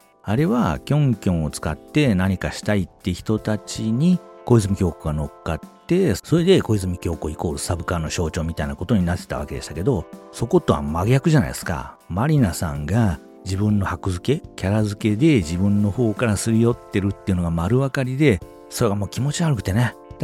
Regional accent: Yokohama, Kanagawa, Japan; also born or lived in Yokosuka; 横須賀生まれの横浜育ちですから、どうしてもね、そっち方面の横浜横須賀あたりの … 的な訛りがね、ついつい口に出ることも、これまた否定できないことですわな。

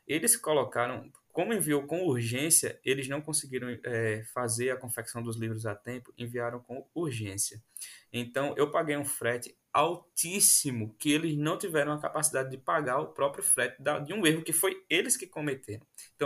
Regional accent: Sapé, Paraíba, Brazil; aqui eu sou da cidade de Augusto dos Anjos, que é um dos maiores poetas do Brasil. Então, ele é nascido aqui na minha cidade, que se chama Sapé, na Paraíba.

